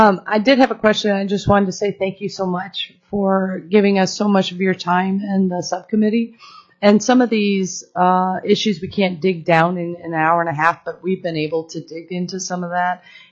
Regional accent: Anchorage, Alaska, United States; since I'm from Anchorage and we seem to be struggling with that with APD.

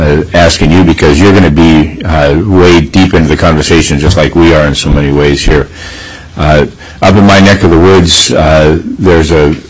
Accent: Nenana, Alaska, United States; in my hometown, Nenana, they're not a big fan of taking out the females

